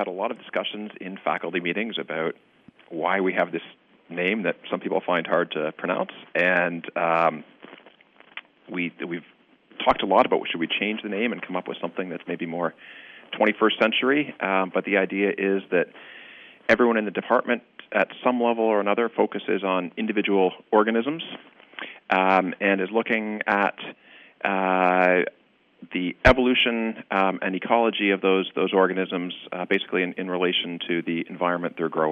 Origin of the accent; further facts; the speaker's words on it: Toronto, Ontario, Canada; accent: Canadian; now in Cambridge, United States; Indeed it is. I grew up in Toronto.